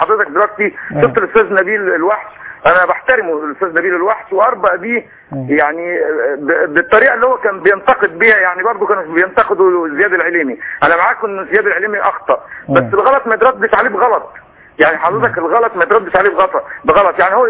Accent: Hurghada, Red Sea Governorate, Egypt; من الغردقه.

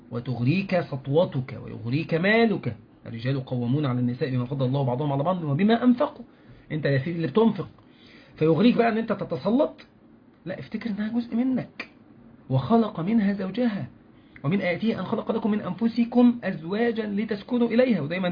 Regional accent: Mansoura, Dakahlia, Egypt; accent: fellahi dialect; أنا من منصورة وأصلي من الشرقية

